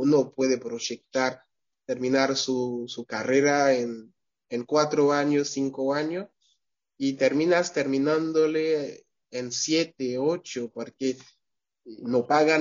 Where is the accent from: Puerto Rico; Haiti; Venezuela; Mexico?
Haiti; Port-au-Prince, Ouest; also born or lived in Les Cayes; Pero yo me vi creciendo en Puerto Príncipe. Y ahí fui a la escuela, hice todos mis primarios, mis secundarios